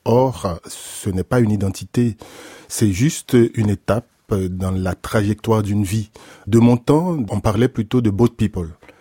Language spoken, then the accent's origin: French; Port-au-Prince, Ouest, Haiti; dans mon enfance, par exemple, à Port-au-Prince, je vivais dans un quartier au sommet d'une colline d'où je voyais toujours la mer au loin.